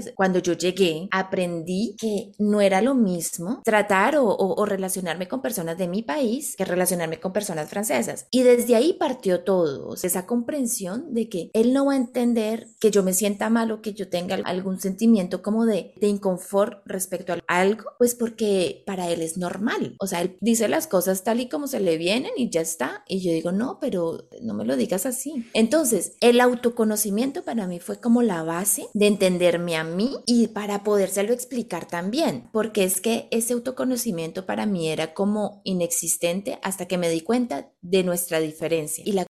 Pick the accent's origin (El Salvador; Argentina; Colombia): Colombia; moved away; Porque yo me di cuenta de todo mis patrones culturales cuando yo salí de Colombia.